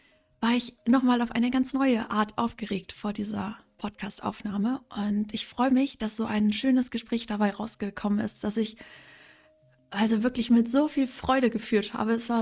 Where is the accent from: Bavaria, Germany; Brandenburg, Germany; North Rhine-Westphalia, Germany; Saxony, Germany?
North Rhine-Westphalia, Germany; Bonn; now in Hamburg, Germany; wir kommen beide aus der Richtung, ja so grob Köln, sie da Richtung Aachen und ich eben Richtung Bonn. Und wir sind beide nach Hamburg gezogen.